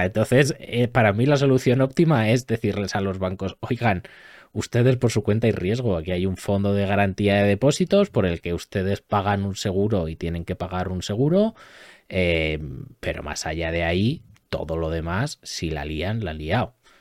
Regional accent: Spain; pero como contribuyentes españoles no tuviésemos ni el riesgo de tener que rescatarles

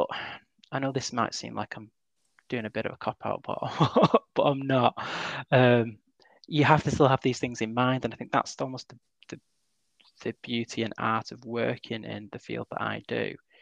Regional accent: Manchester, North West England, United Kingdom; You know, I'm from Manchester

